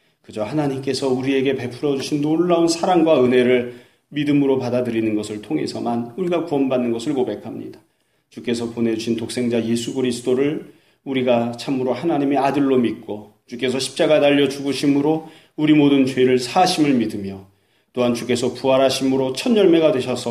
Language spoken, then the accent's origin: Korean; South Korea; 그러면 우리는 이스라엘 사람이 아닙니다. 한국 사람이죠.